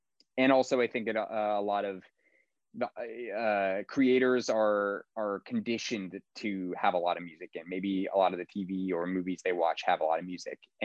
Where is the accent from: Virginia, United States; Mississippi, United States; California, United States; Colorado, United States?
California, United States; I mean, SoCal, I'm from SoCal, In-N-Out is the best way to go, in my opinion.